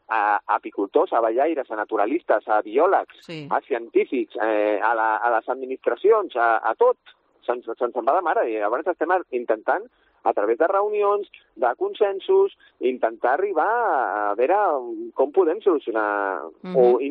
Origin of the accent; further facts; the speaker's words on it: La Floresta, Catalonia, Spain; jo soc de la Floresta i de Vall d'Oreig, de tota la vida